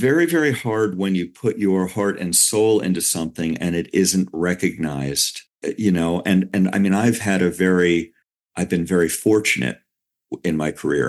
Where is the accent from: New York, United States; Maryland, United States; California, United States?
New York, United States; New York City; I grew up in New York City.